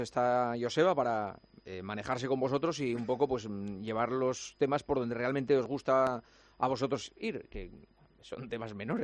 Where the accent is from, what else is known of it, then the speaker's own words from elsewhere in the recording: Seville, Andalusia, Spain; es que yo soy de Sevilla